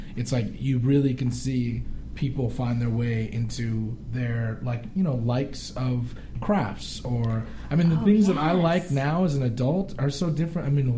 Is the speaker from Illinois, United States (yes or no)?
no; Arcadia, California, United States; Well, not to us, because we were growing up, we're like, Arcadia is a cool place